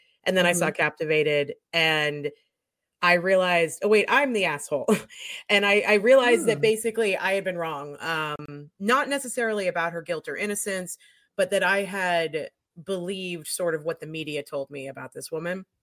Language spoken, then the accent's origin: English; New Hampshire, United States; I'm from New Hampshire. I was 15 when it happened. It was right down the road from me.